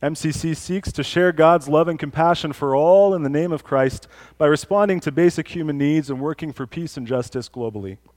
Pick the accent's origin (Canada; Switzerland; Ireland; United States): Canada; Annapolis Valley, Nova Scotia; now in Calgary, Canada; My wife Jen and I live in Calgary for nearly 4 years now, and I grew up in the Annapolis Valley, Nova Scotia.